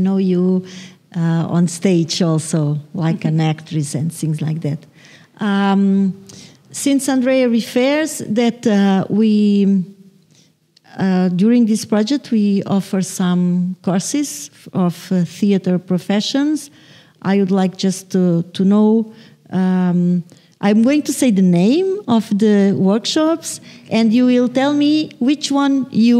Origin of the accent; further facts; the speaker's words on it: Cape Verde; English is a second language; I'm from Cabo Verde. I work for the University of Cabo Verde.